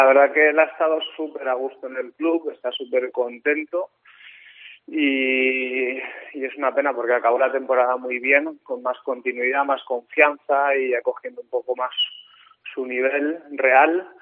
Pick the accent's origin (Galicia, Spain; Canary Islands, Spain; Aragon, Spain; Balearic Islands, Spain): Aragon, Spain; Graus; now in Barcelona, Spain; Yo soy de Graus, toda mi familia es grausina, pero yo vivo en Barcelona, sí.